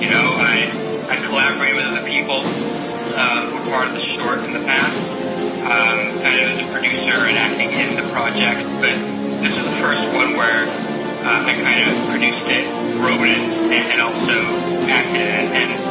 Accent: Spain; I grew up in Spain.

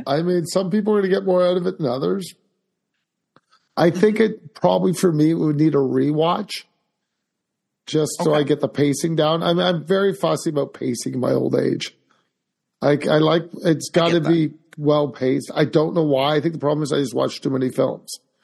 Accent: Canada; I mean, being Canadian, I don't think it played as much up here.

